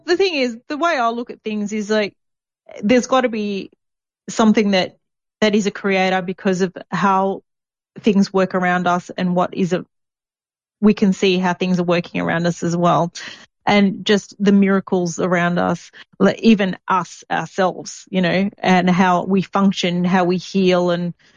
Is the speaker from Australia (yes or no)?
yes; Gold Coast, Queensland, Australia; from Gold Coast, Australia.